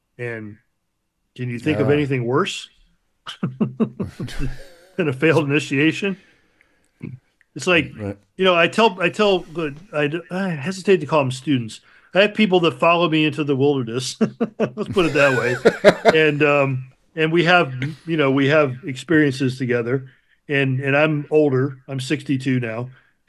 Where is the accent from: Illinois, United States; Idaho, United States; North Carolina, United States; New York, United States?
Illinois, United States; Chicago; And I grew up in Chicago, so I'm a little rougher than a lot of people.